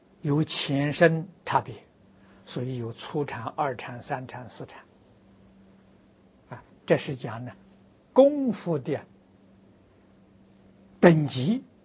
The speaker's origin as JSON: {"language": "Chinese", "country": "China", "said": "我们中国人常讲的玉皇大帝呀"}